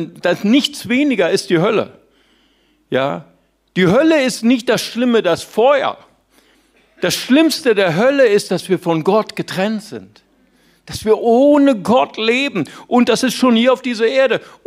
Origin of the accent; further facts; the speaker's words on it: North Rhine-Westphalia, Germany; ich komme ja aus dem Rheinland, nicht wahr?